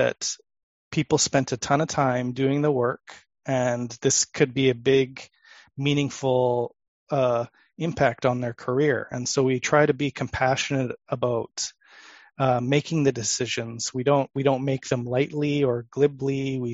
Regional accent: Canada; but I'm from Canada, and it aired on a Canadian television station.

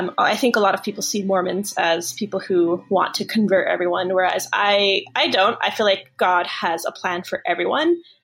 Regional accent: El Paso, Texas, United States; I was born and raised in El Paso, Texas. My parents ended up there. I was born there.

